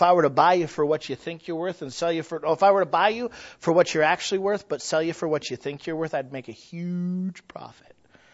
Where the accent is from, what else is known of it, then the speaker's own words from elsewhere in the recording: United States; born there; I was born in America. I'm an American.